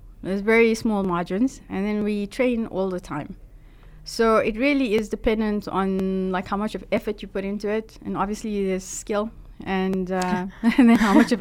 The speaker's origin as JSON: {"language": "English", "town": "Durban", "region": "KwaZulu-Natal", "country": "South Africa", "tie": "born or raised there", "said": "I grew up in Durban. I come from a single parent home."}